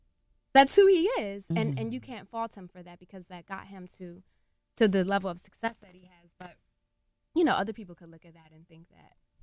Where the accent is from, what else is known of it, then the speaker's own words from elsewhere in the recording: Philadelphia, Pennsylvania, United States; Well, I'm from Philly, so it was so great for me to be home doing a show